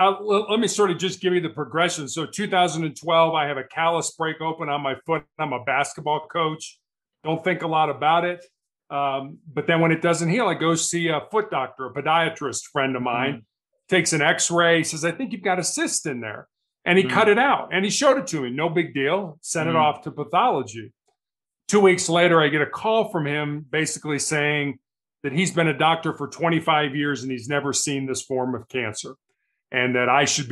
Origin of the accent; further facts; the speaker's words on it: Chicago, Illinois, United States; So I am the oldest of three boys. I grew up in Chicago in the United States and went to college on a basketball scholarship at the Citadel in Charleston, South Carolina.